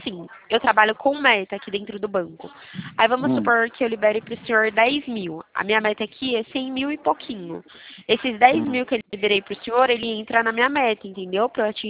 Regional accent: Bebedouro, São Paulo, Brazil; sou aqui de Bebedouro

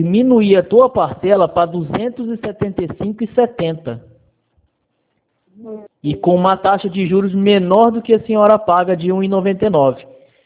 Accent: Votuporanga, São Paulo, Brazil; Eu sou aqui de Votuporanga, tá?

